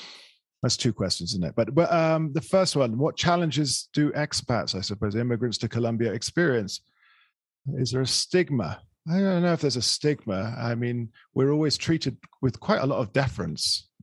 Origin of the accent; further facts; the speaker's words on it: England, United Kingdom; oh yeah, I'm from England, I'm British.